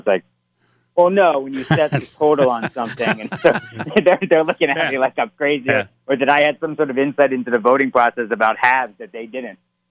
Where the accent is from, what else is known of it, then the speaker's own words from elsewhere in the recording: Pennsylvania, United States; I grew up going to a local polling station. I'm from Pennsylvania